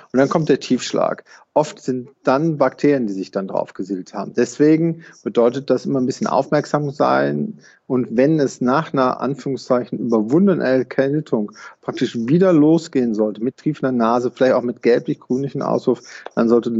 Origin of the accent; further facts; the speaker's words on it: Rhineland, Germany; Also da würde ich als Rheinländer oder gebürtiger Rheinländer sagen, jeder Jeck ist anders.